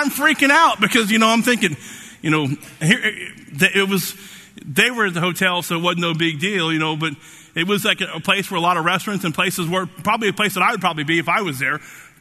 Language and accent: English; Oklahoma, United States; You know, and growing up in Oklahoma, you're thinking, okay, you know, in my lifetime